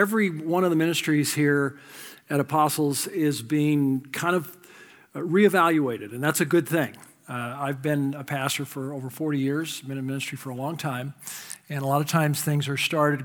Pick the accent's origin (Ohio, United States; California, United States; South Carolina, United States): California, United States; Napa; I grew up in Napa, California. Grew up on a ranch in Napa.